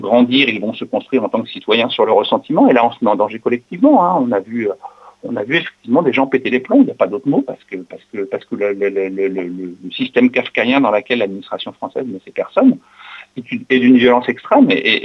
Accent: Beirut, Beirut Governorate, Lebanon; Quand j'étais jeune à Beyrouth, le Liban a accueilli en pleine crise syrienne énormément de réfugiés syriens

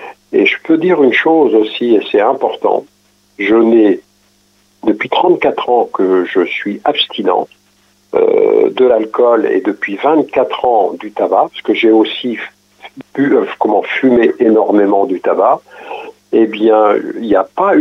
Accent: Bernay, Normandy, France; je suis revenu sur ma région d'origine, donc, qui était Bernay.

